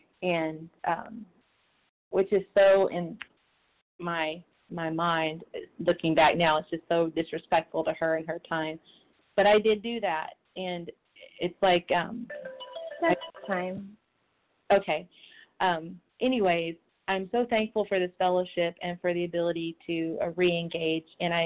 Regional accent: Arkansas, United States; I am from Arkansas.

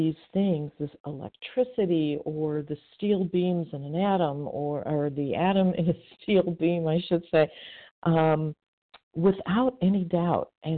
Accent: California, United States; from Northern California as well.

